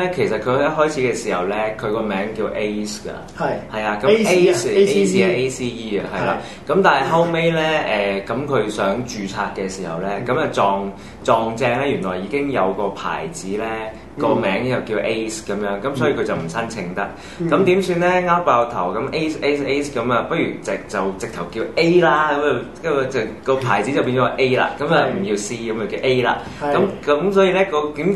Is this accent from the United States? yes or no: no; Hong Kong; 就是我們香港人給它的名字叫